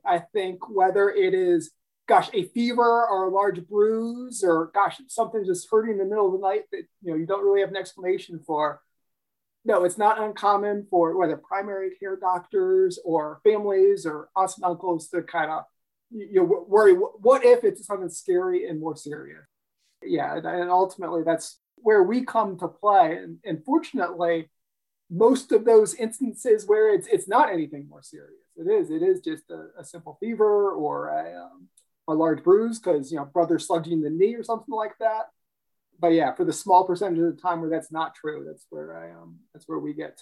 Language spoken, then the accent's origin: English; Virginia, United States; So I grew up in a small corner of Virginia, the southwestern corner of the state